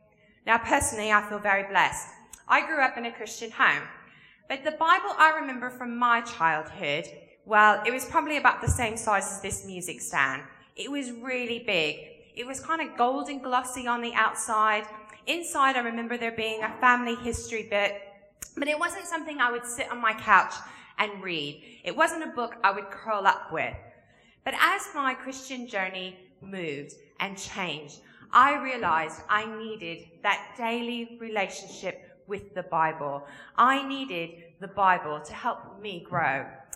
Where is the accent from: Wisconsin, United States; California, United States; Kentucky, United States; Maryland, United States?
Kentucky, United States; moved away as an adult; now in England; So I'm originally from Kentucky, but have lived in England now for 17 years. So I do have a bit of a mix of an accent. And sometimes it really changes when I get excited.